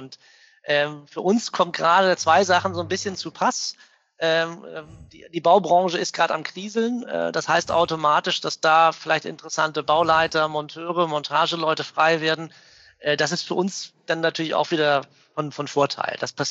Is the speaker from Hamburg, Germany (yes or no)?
yes; Hamburg, Germany; Also wir kommen hier aus der Ecke. Ich habe lange im Ausland gelebt und als wir die Firma gründen wollten, war irgendwie klar, wir machen das in Hamburg.